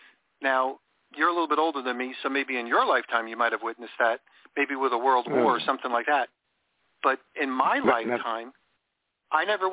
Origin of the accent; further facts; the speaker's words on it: New York, United States; because I grew up in New York.